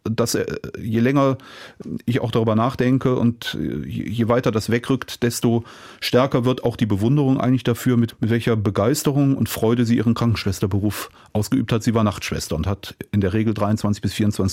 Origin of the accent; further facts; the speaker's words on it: Cologne, North Rhine-Westphalia, Germany; Ich bin in einer Pfarrei in Köln groß geworden